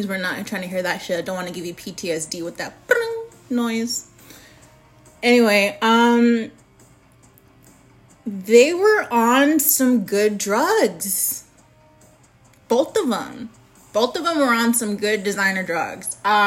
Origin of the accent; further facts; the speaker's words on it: United States; I am American. I live in the United States. I live in Phoenix, Arizona.